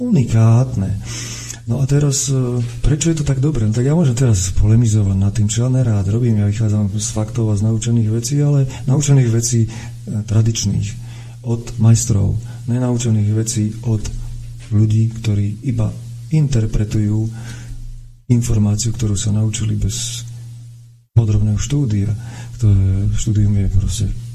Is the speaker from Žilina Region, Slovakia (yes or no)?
yes; Žilina Region, Slovakia; now in Kopanice, Slovakia; A volám Kopanice mojim domovom. Ale rodák som z Turca. A veľmi rád sa tam vraciam a vždy budem.